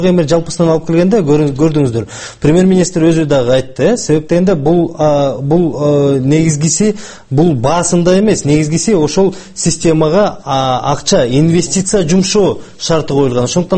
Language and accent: Kyrgyz; Naryn, Naryn Region, Kyrgyzstan; мен өзүм нарындыкмын